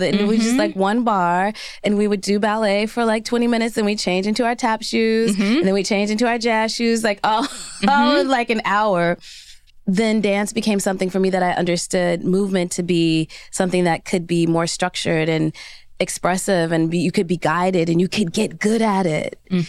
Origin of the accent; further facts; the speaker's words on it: Cincinnati, Ohio, United States; What I will say is that I grew up in Cincinnati, Ohio, and we lived on, my parents just sold their house of 55 years.